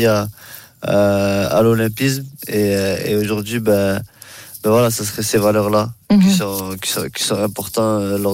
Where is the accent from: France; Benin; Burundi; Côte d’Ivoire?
France; porter toute une délégation à Paris, ici chez nous en France